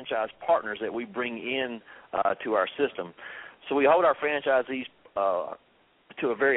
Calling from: Tempe, Arizona, United States; So I'm in Tempe, Arizona. Oh, wow. I've migrated across the country from Tennessee

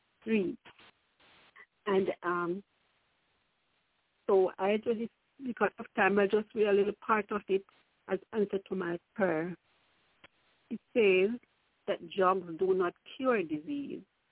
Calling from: Queens, New York, United States; from New York, from Queens, New York.

